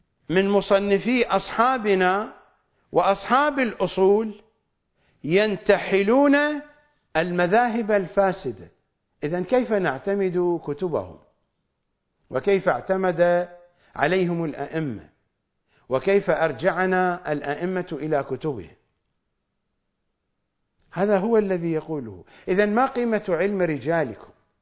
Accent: Iraq; مدينة النجف عندنا في العراق هي أشهر المدن في العراق

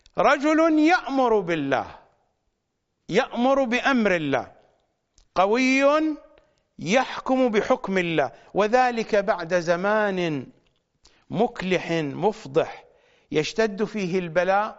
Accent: Iraq; إنها المنطقة المقدسة عندنا في العراق، ما بين النجف وكربلاء والكوفة

